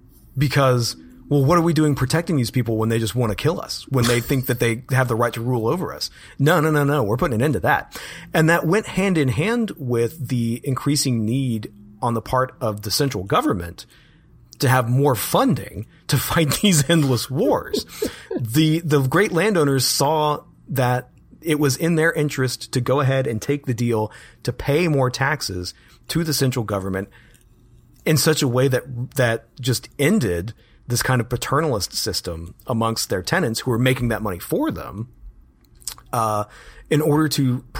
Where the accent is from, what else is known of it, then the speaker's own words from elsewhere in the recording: Birmingham, Alabama, United States; actually here in my hometown of Birmingham, where there are a lot of steel mills.